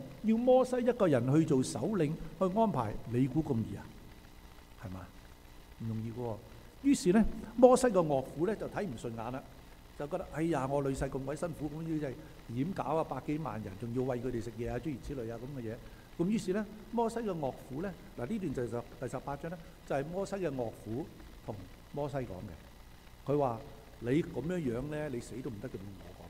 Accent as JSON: {"language": "Cantonese", "country": "China", "said": "因為對我哋中國人嚟講，幾人一排有乜關係啫？"}